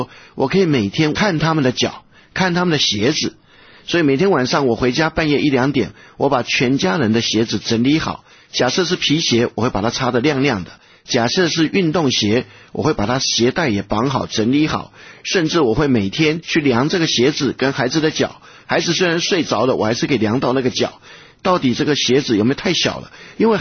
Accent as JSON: {"language": "Chinese", "country": "China", "said": "因为我们中国人都是望子成龙望女成凤嘛。"}